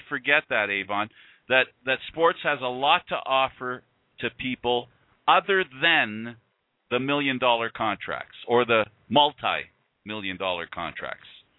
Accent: Canada; I'm going to speak now as a Canadian that sees what happens in the U.S.

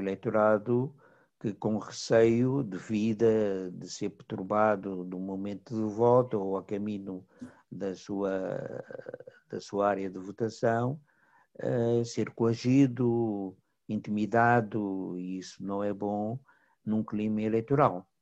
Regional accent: Angola; esperamos nós, enquanto angolanos

